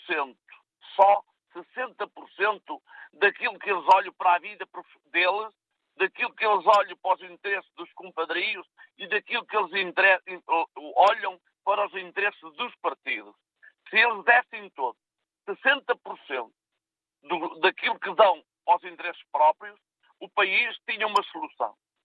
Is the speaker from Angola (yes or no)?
no; Salgueira, Portugal; sou de Salgueira, sou aposentado.